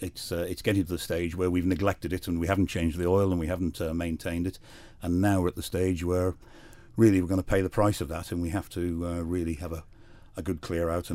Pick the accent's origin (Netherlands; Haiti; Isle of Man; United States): Isle of Man; Douglas; I was born on the Isle of Man, in fact, in Douglas East, and I grew up in Douglas East.